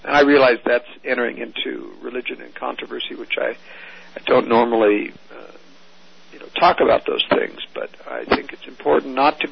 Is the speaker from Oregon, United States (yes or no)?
yes; Oregon, United States; I mean, I was raised in Oregon.